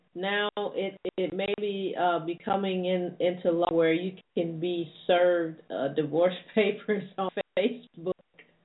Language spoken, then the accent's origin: English; Wisconsin, United States; But you all know that I'm from Wisconsin.